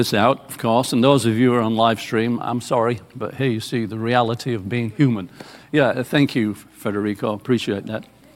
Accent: England, United Kingdom; I'm from England.

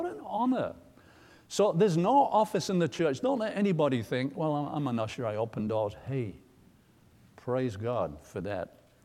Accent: England, United Kingdom; I'm not telling you this because it's English stuff and I'm from England.

